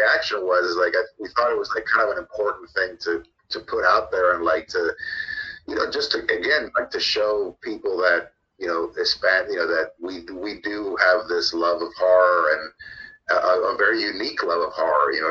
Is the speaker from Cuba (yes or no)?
yes; Cuba; I'm from Cuba